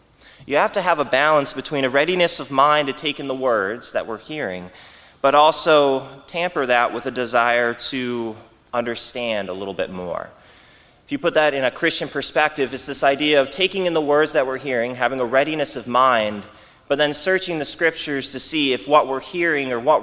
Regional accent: New England, United States; Growing up in New England, every year in the fall, they would have a big fair, and they'd call it the Big E.

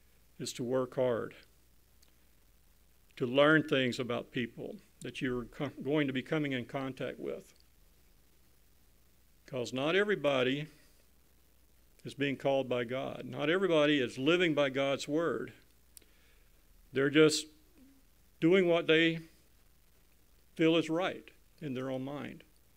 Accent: Florida, United States; because I was born and raised here in Florida

